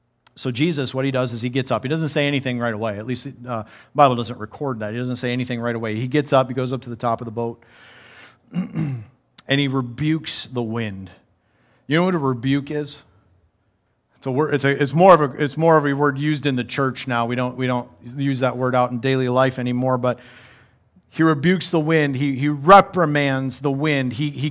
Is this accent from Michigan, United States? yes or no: yes; Michigan, United States; We're from Michigan. We all know about Edmund Fitzgerald.